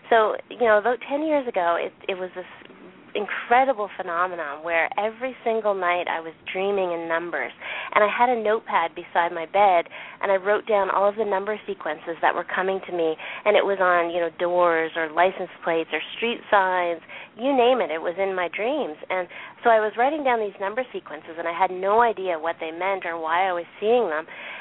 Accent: Fredericton, New Brunswick, Canada; Well, you know, I came from Fredericton

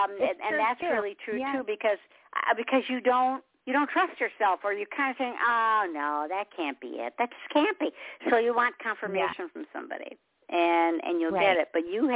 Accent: Detroit, Michigan, United States; now in South Carolina, United States; But I was originally from Detroit. You know, Motown. I was from Detroit. Mm-hmm. That's where I was born and raised, and went to beauty school there

